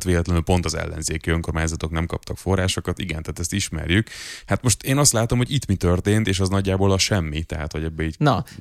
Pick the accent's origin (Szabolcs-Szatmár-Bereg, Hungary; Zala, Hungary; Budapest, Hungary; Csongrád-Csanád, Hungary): Budapest, Hungary; mert hogy budapesti vagyok, belvárosi, érdekel a közlekedés